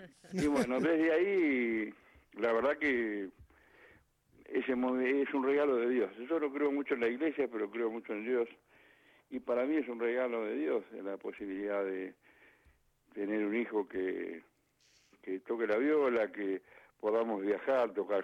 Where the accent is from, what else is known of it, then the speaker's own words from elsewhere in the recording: Monte Grande, Buenos Aires Province, Argentina; also born or lived in Villa Diamante; nací en Monte Grande, después me crié en Villa Diamante hasta los 11 años, que volvimos a Monte Grande con una inundación muy grande que hubo, y volvimos, y viví mucha pobreza, pero no miseria